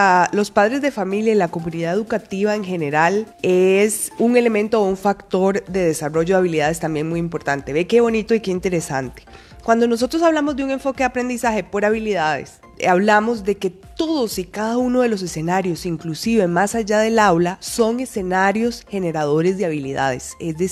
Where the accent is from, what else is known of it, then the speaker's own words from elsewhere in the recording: Costa Rica; desarrollando todo nuestro potencial como costarricenses para vivir una vida digna